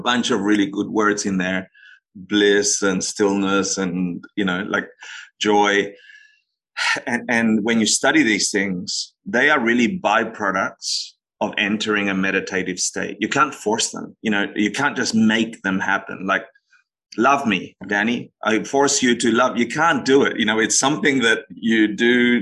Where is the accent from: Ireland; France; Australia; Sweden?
Australia; also born or lived in Argentina; I was born in Argentina and grew up in Australia.